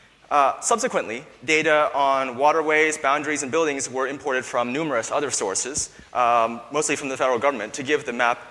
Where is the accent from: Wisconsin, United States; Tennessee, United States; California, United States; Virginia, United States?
California, United States; from California.